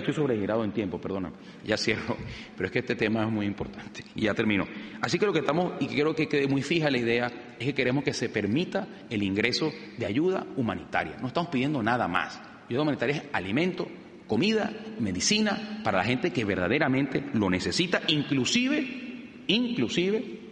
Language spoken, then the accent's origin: Spanish; Venezuela; Yo no quiero ni una bala en mi país. Yo no quiero más muertos en mi país. Mi país es el país que tiene el mayor, una de las primeras o segunda tasa de mortalidad por violencia del planeta. Del planeta. Se mueren en las calles de Venezuela todos los días